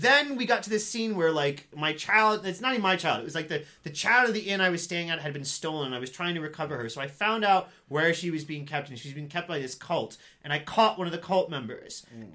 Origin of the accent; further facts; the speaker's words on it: Cincinnati, Ohio, United States; we're both New Yorkers that grew up in Cincinnati. Yeah. You know what I mean? We were born and raised in Cincinnati, but our family is from the city and we always felt that way.